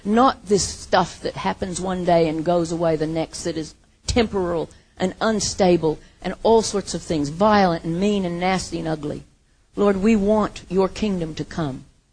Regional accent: United States; It's because there's a part of me, I am American, you know.

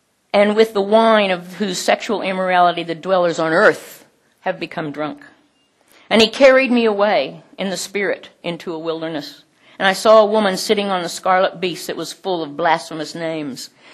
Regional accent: United States; I can say that because I'm an American.

